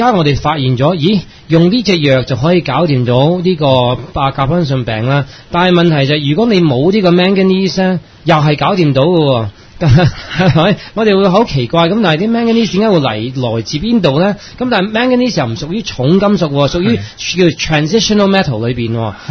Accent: United States; Cantonese is a second language; 我係美國嚟㗎嘛

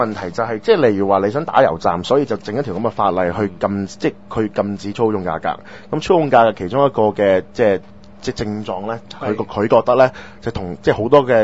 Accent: Hong Kong; 我哋香港人

